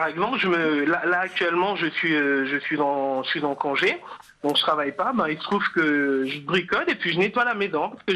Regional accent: Senegal; j'ai grandi au Sénégal dans une famille, on va dire, de la bourgeoisie moyenne.

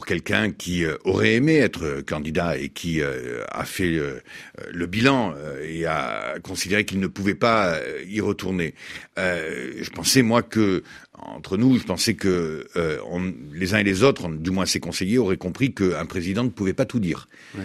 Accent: Nouvelle-Aquitaine, France; Je vous l'ai dit, moi je suis des Pyrénées-Atlantiques, où on a une tradition d'accueil très forte avec l'ensemble et des pays européens et des pays d'Afrique.

